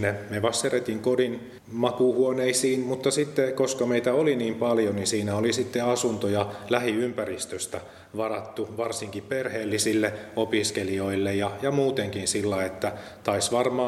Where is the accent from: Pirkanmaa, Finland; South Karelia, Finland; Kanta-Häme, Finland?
Kanta-Häme, Finland; Hämeenlinna; täältä Hämeenlinnasta. Täältä olen kotoisin. Olen kyllä syntynyt toisella paikkakunnalla, mutta ihan muutaman kuukauden iästä lähtien asunut täällä.